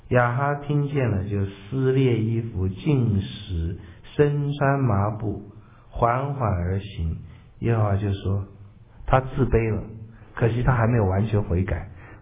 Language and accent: Chinese; China; 这是我们中国人说的，人死如灯灭